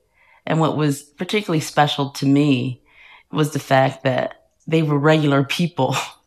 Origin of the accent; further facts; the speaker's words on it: Detroit, Michigan, United States; Well, yeah. So I'm from Detroit.